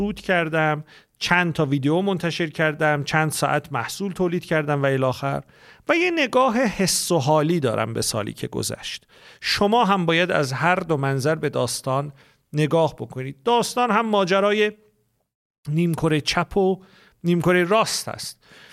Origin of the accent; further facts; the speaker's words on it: Tabriz, East Azerbaijan, Iran; born there; ما دفترمون رو در شهر تبریز، در زادگاه من تبریز دوست داشتنی به پا کردیم.